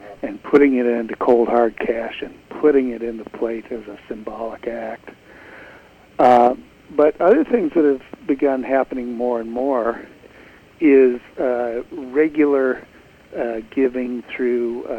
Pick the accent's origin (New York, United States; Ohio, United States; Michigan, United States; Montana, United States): Michigan, United States; Detroit; And then, then for many cities, I'm from Detroit, which might be a paradigm of this